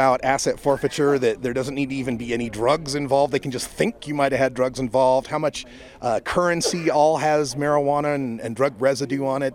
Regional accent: Oregon, United States; Oregon, my home state, we passed legalization.

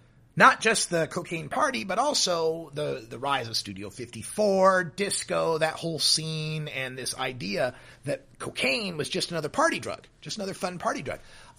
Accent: Oregon, United States; those factors combined to lead my home state of Oregon to become the first to decriminalize personal possession in 1973.

